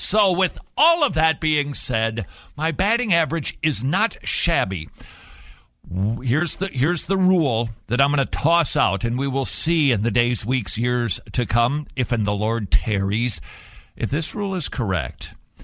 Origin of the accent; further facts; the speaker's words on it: United States; I kind of didn't really follow that exactly because I'm an American and we watch football